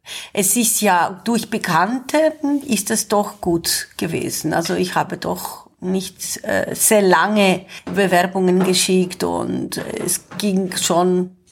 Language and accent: German; Thessaloniki, Central Macedonia, Greece; moved away as an adult; also born or lived in Cyprus / Germany; now in Switzerland; Also ich bin Griechin, die in Zypern geboren ist und in Thessaloniki in Nordgriechenland aufgewachsen ist. Ich habe sozusagen 17 Jahre in Thessaloniki gelebt, 17 Jahre in Deutschland und in der Schweiz lebe ich seit über 18 Jahren.